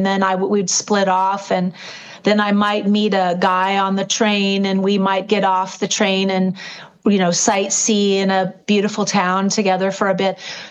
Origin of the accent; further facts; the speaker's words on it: California, United States; I was from Southern California, right? So I was a all American girl.